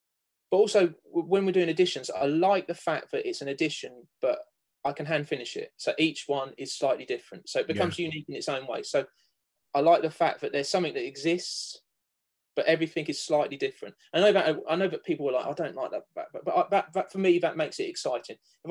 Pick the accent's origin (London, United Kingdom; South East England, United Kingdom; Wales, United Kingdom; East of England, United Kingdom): East of England, United Kingdom; Cambridge; I grew up around Cambridge, so we went to the Fitzwilliam a lot, Kettle's Yard a lot.